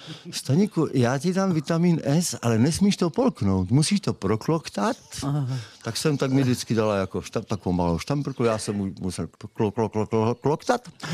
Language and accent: Czech; Moravia, Czechia; Já jsem z Moravy a vyrostl jsem v takové rodině uprostřed Hané, nebo uprostřed, to je vlastně kraj Hané, uprostřed Moravy